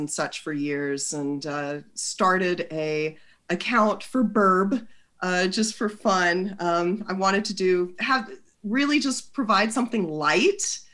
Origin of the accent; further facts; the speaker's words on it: Louisiana, United States; I grew up in Louisiana.